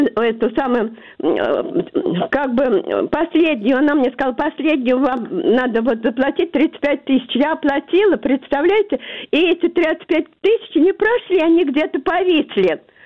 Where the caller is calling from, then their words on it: Moscow, Russia; Я из Москвы вас беспокою.